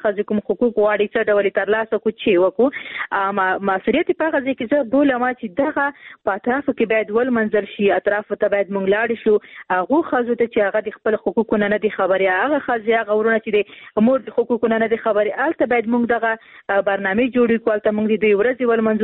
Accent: Khost, Afghanistan; زه هم د خوست یم

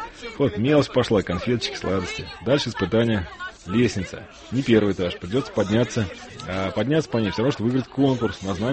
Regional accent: Saransk, Mordovia, Russia; born there; 39 лет. Родился вот в Саранске, закончил наш факультет электронной техники Мордовского университета.

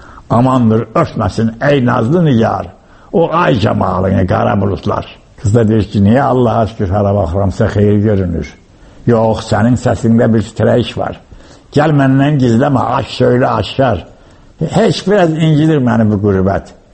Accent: Ganja, Azerbaijan; Mən Gəncəliyəm. Gəncədə böyümüşəm, Gəncədə də ad almışam, Gəncədə yaşamışam, Gəncədə xalq arası olmuşam. Mən Gəncəni atmazdım dünyada, heç ara.

